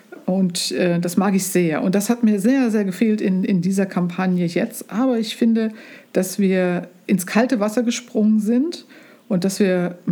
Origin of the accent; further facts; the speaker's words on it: Saarlouis, Saarland, Germany; now in Bensheim, Germany; da steht Saarlouis, meine Heimatstadt, so ein bisschen Pate.